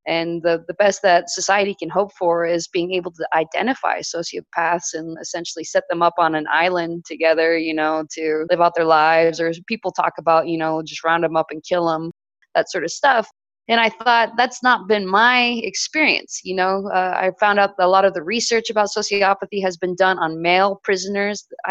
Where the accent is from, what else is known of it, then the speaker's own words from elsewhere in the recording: California, United States; So I guess starting at the very beginning, I'm a Westerner. I grew up in California. I'm Mormon.